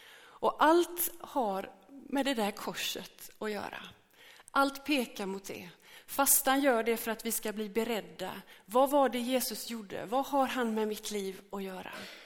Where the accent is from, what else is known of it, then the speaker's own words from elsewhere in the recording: Gråbo, Västra Götaland County, Sweden; Jag är uppväxt i Gråbo och har blivit medlem i den missionskyrka då, som det hette.